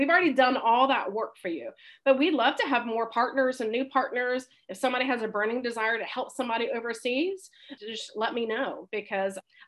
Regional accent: Florida, United States; if he wanted me to go back to Florida, go to my hometown and just concentrate on, my older mother for a season

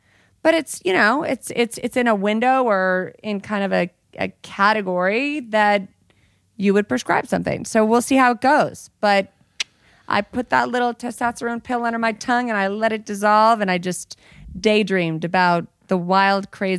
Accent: Colorado, United States; In my home state, where I'm from. I got here last night.

